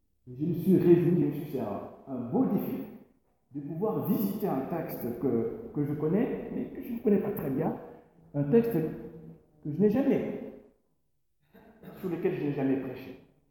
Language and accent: French; DR Congo; now in Uzès, France; je suis d'origine congolaise. C'est pas le plus important c'est que je suis citoyen du monde, mais je suis d'origine du Congo, ex-Zaïre, que j'ai quitté il y a pas mal d'années.